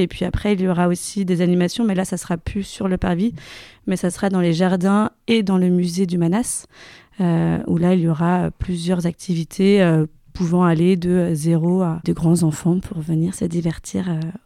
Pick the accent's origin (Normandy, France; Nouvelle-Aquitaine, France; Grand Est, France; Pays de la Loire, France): Pays de la Loire, France; Laval; Du coup, je suis originaire de Laval.